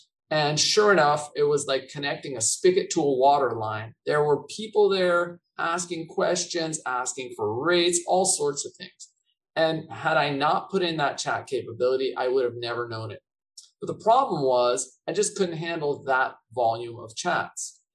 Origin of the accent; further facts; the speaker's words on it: San Diego, California, United States; I was brought up in San Diego, but after graduate school, moved over here